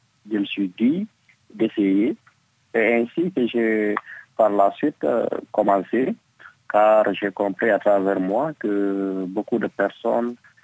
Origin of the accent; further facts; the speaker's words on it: Guinea; je voyais que trouver le marché d'emploi n'était pas chose aisée chez nous, en Guinée.